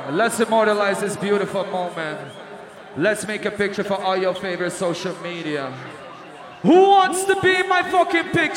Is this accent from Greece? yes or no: yes; Greece; And part of my home country, Greece, where the fuck you at?